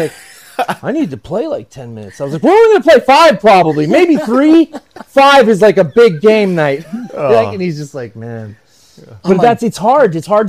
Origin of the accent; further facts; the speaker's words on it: Edmonton, Alberta, Canada; Coached under Gretzky. I grew up in Edmonton.